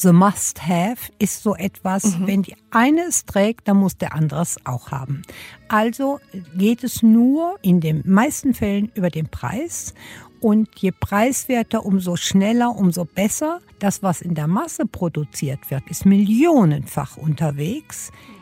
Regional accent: Düsseldorf, North Rhine-Westphalia, Germany; born there; Ich bin in Düsseldorf geboren und zwar an der berühmten Königsallee.

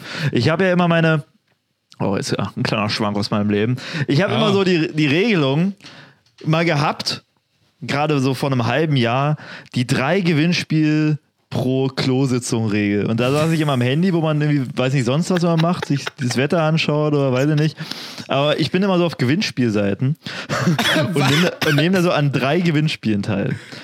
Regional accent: Cottbus, Brandenburg, Germany; Meine Heimat in Cottbus?

